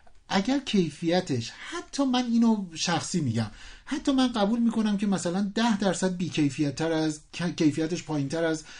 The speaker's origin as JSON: {"language": "Persian", "country": "Iran", "said": "چرا من تعصب دارم به وطنم و به تولید کننده ایرانی تا زمانی که کارش قابل دفاع باشه"}